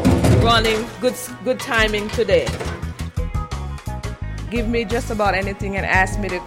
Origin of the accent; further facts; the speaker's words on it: Jamaica; born there; I was born in Jamaica. I'm the first of the 11 kids